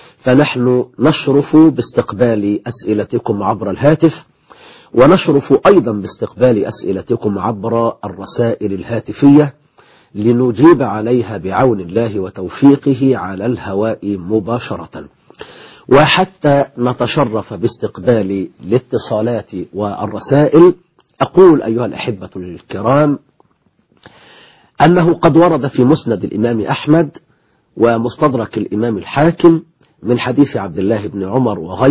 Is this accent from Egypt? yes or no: yes; Egypt; بلدنا مصر